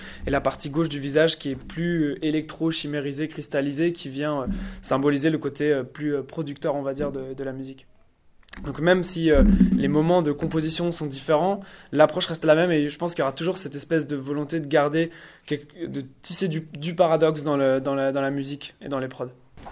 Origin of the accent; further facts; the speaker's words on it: Saint-Malo, Brittany, France; Alors forcément, les dates en Bretagne, symboliquement, comme je suis breton, étaient très attendues.